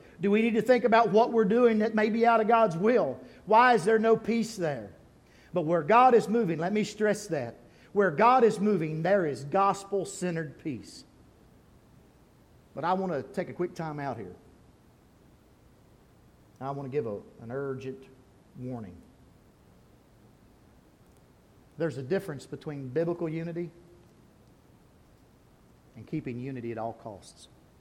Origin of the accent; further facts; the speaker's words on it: Kentucky, United States; I'm from Eastern Kentucky. I like to keep things simple.